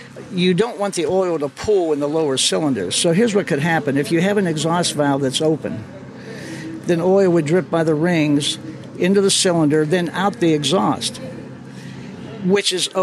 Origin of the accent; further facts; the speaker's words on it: Washington, Pennsylvania, United States; I'm actually from Washington, PA, which is just southwest of Pittsburgh here.